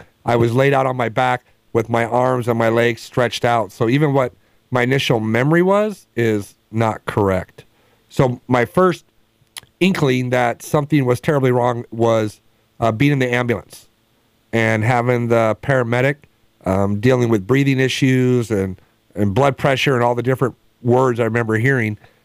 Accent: Long Beach, California, United States; all the things that a boy would do growing up in Long Beach

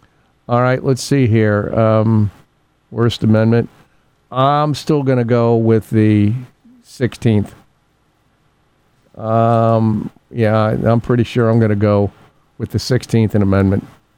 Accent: New York, United States; born there; And because I was born in New York, not Kentucky.

